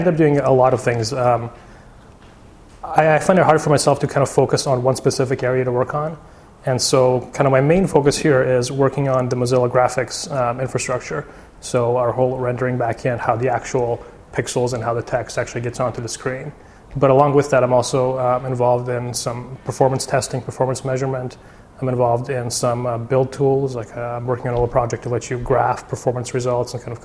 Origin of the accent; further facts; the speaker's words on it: Serbia; I'm originally from Serbia